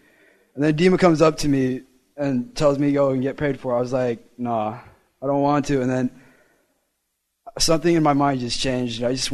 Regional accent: Federal Way, Washington, United States; I'm from Federway.

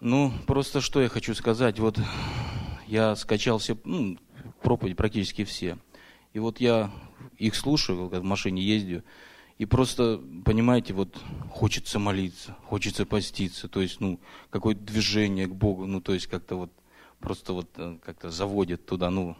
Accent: Moscow, Russia; я из Москвы.

